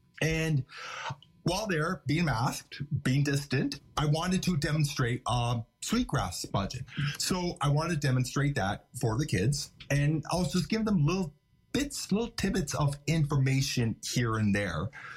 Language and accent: English; Canada; now in Halifax, Canada; I am originally from Wegama First Nation. It's where my connections or family origins are. Currently, I live in Halifax, otherwise known as the Great Harbor, in the Mi'kmaq district of Sibinegadik.